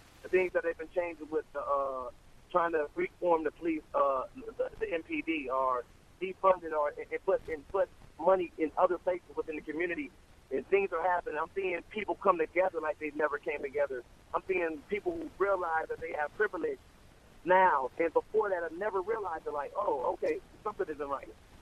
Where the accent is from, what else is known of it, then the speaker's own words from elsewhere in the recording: Minneapolis, Minnesota, United States; especially growing up in Minneapolis. I think Minneapolis is the opposite.